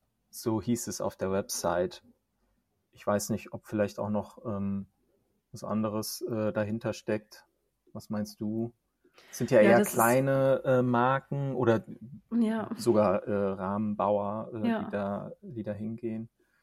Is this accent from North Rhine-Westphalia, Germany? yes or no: yes; North Rhine-Westphalia, Germany; Findet ja in meiner alten Heimat statt, sozusagen. Bin ja in der Nähe von Düsseldorf aufgewachsen.